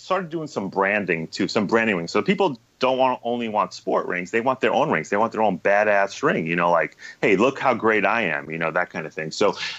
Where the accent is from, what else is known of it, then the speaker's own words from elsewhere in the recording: New York, United States; I grew up in New York, absolutely.